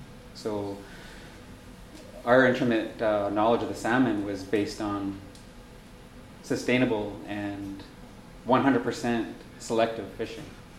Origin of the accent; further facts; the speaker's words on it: British Columbia, Canada; Because I'm not even Gidimden. … from Giksan. But I am considered related to the Gidimden clan.